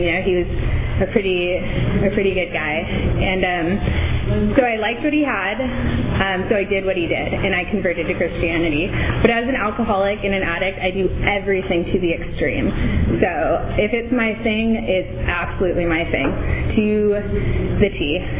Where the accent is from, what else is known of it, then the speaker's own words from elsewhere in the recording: Huntington Beach, California, United States; I'm originally from Huntington Beach, so 714 represent.